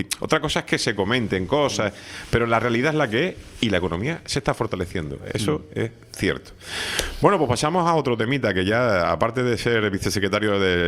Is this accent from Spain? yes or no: yes; Andalusia, Spain; pero yo, que soy andaluz y tengo familia en Andalucía, en varias provincias